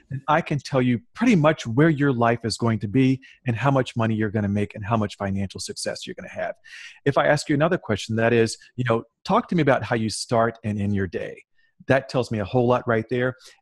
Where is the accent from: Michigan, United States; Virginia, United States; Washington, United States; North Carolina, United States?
Virginia, United States; Lynchburg; And Lynchburg, Virginia was all that I knew because that was my hometown. And it's a very nice, bucolic, gentle place to live, but it was certainly not a place where I saw many people who looked like me become multimillionaires.